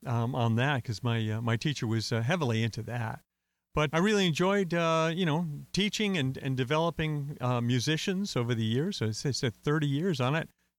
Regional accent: Hebron, Connecticut, United States; I came from Connecticut, a little town in Connecticut, Hebron, Connecticut, where we didn't have any bands and things like that.

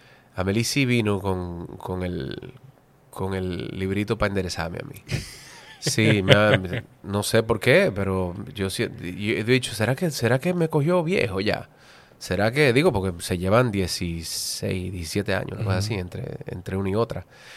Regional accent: Dominican Republic; como todos los dominicanos, porque soy muy dominicano, claro.

